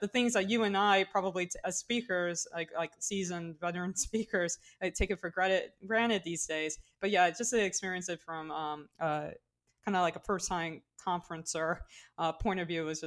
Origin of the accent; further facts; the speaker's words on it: New Orleans, Louisiana, United States; it's like growing up in New Orleans, I've seen, you know, Mardi Gras